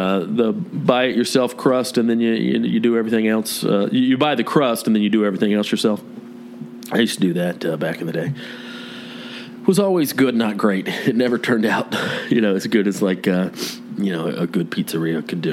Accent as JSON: {"language": "English", "region": "the South", "country": "United States", "tie": "born or raised there", "said": "You know, growing up in the South, not having any Italian heritage or any Italian family members."}